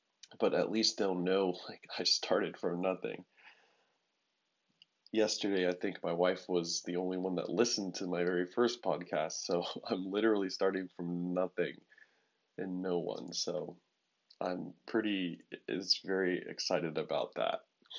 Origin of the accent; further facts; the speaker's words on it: Pasadena, California, United States; born there; I was born in 1989 in Pasadena, California, in Huntington Memorial Hospital